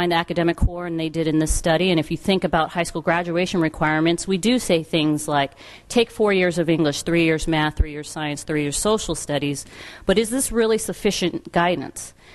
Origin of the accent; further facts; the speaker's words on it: Chicago, Illinois, United States; I'm from Chicago studying Massachusetts